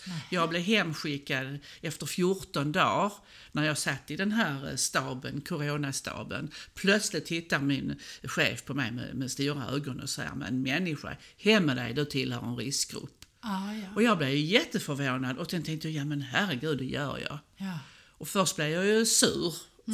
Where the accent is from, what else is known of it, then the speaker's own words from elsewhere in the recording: Borrby, Skåne, Sweden; Jag har utgått ifrån där jag kommer ifrån, från Borrby.